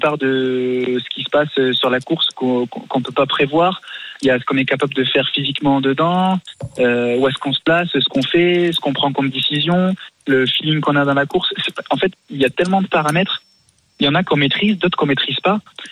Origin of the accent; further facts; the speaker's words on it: Agen, Nouvelle-Aquitaine, France; Agen. Précisément Preissas.